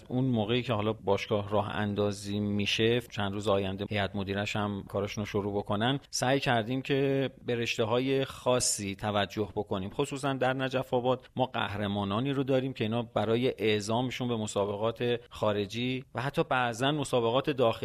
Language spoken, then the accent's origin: Persian; Iran; ما یه ایرانی هستیم لذت بخش